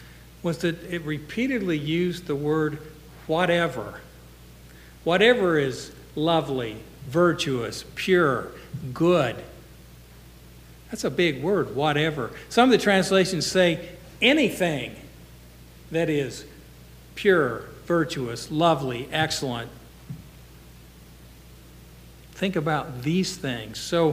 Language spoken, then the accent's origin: English; Markleville, Indiana, United States; You know, I come through my hometown of Markleville every day on the way to Newcastle.